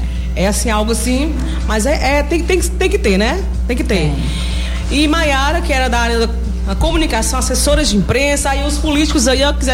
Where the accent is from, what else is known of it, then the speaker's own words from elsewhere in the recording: Barreiras, Bahia, Brazil; Eu nasci aqui em Barreiras, cresci aqui em Barreiras, tenho 46 anos de idade. Nasci, cresci. Tem muita gente que pensa que eu sou do Ceará, pra minha cabecinha. Então, eu sou cearense.